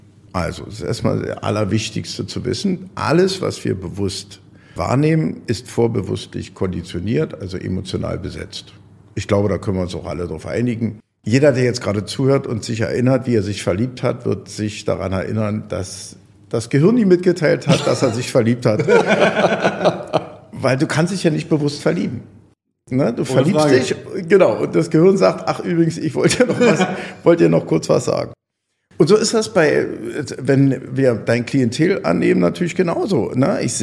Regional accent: Berlin, Germany; Ich komme aus Berlin, mir ist das sowieso egal.

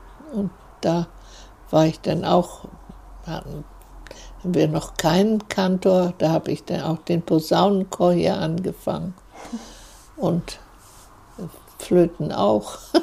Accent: Kono, Mecklenburg-Vorpommern, Germany; born there; Und dann wurde gesucht in Kono bei Mallis, Kreis Ludwigslust, eine Stelle da, wo ich geboren bin.

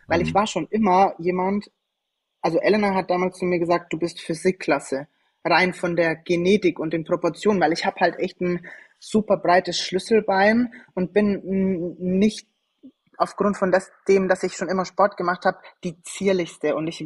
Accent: Schweinfurt, Bavaria, Germany; ich komme ursprünglich aus Franken, aus Schweinfurt

